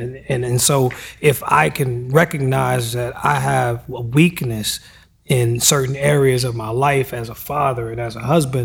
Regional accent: Hot Springs, Arkansas, United States; And I'm from the South, small rural South, right? So the real South, Hot Springs, Arkansas.

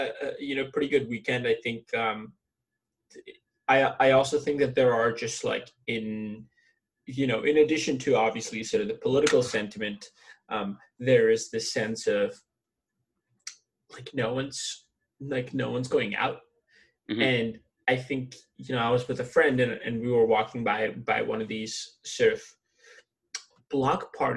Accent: India; I grew up in Southeast Asia in India. And also, went to Northwestern, from where I recently graduated

